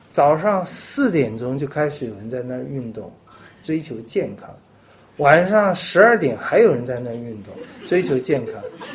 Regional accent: Taiwan; 咱们中国人，我从台湾来啊，真是我们台湾同胞有很多好处，有很多优点。

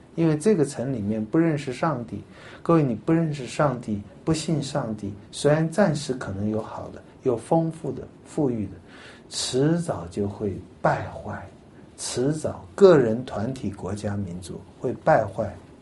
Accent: China; 天下没有比这个更叫我们中国人觉得低贱的行为。

